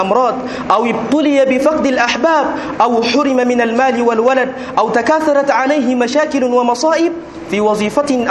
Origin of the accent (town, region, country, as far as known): Niger